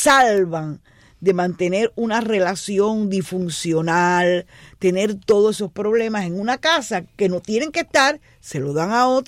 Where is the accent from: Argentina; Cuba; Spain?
Cuba; moved away; yo vine de Cuba